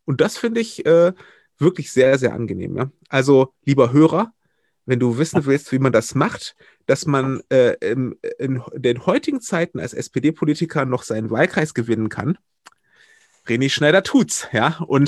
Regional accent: Wuppertal, North Rhine-Westphalia, Germany; also born or lived in Berlin / Brandenburg / Oldenburg; now in Kamp-Lintfort, Germany; ich bin gebürtiger Wuppertaler und dann, nachdem ich dort meine Jugend verbracht habe, meine Schule abgeschlossen habe

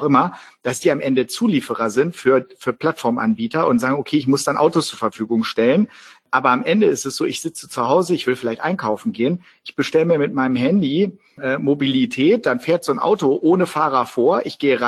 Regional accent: Lower Saxony, Germany; hier als Niedersachse oder aus dem Blick eines Niedersachsen

